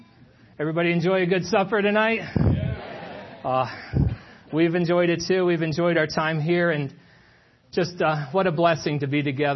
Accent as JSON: {"language": "English", "town": "Richmond", "region": "Michigan", "country": "United States", "said": "I'm from Richmond, Michigan. So we're from the east side of Michigan."}